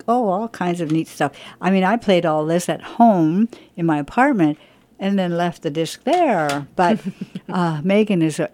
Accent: Vancouver, British Columbia, Canada; born there; I was born in Canada and I am Canadian and I'm never going to let it go.

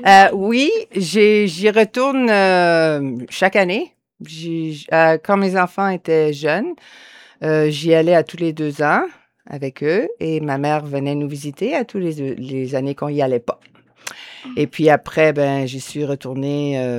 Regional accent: Montmagny, Quebec, Canada; also born or lived in Montreal; Et puis tout de suite après, quoi, on est parti vers Montmagny, d'où vient mon père.

